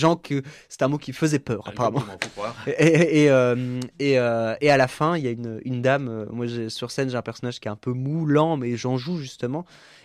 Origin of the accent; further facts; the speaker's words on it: Thouars, Nouvelle-Aquitaine, France; Je viens de Thouars, dans les Deux-Sèvres, et on faisait ça.